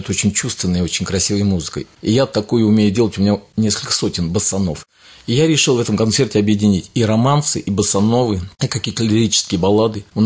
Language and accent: Russian; Lyubertsy, Moscow Oblast, Russia; now in Kratovo, Russia; Я здесь живу уже лет 20 в Кратово. Я сам из Люберец. Я родился, кто знает, в Люберцке есть карьеры, где фильмы снимались. Вот даже «Бригада», где песок. Вот я родился на самом карьере, на маленьком.